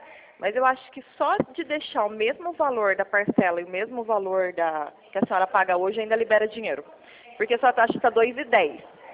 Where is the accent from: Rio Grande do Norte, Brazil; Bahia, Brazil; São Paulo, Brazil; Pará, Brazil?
São Paulo, Brazil; Mogi Guaçu; Eu sou aqui de Mogi Guaçu, tá?